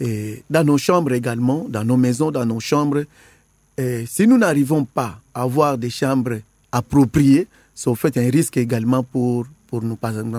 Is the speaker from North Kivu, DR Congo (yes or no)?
no; Kinshasa, DR Congo; Le matin, évidemment, chez nous, à Kinshasa